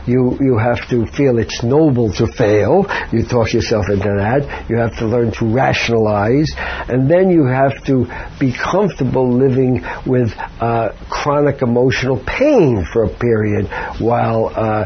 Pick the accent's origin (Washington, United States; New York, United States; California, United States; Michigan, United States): New York, United States; I grew up in the Bronx, New York. I was a very sickly child.